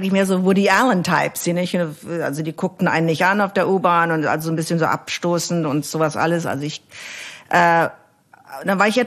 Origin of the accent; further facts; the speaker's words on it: Berlin, Germany; now in California, United States; meine Heimat, wenn man sich das so dann anguckt, ist immer noch Berlin. Meine Heimat. Ich bin aus Berlin